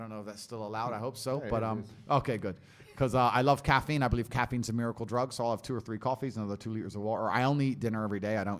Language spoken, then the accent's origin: English; Luton, East of England, United Kingdom; I grew up in Luton, poor on a council estate, and now I'm pretty financially successful.